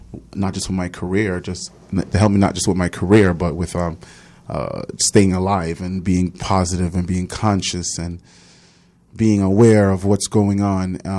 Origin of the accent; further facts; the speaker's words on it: Montreal, Quebec, Canada; born there; and I was born in Montreal